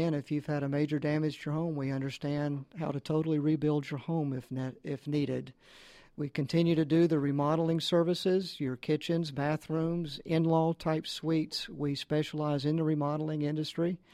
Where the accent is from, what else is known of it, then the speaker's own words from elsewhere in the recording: Georgia, United States; I am from the Atlanta area. I was born and raised in DeKalb County. I've always lived around metropolitan Atlanta.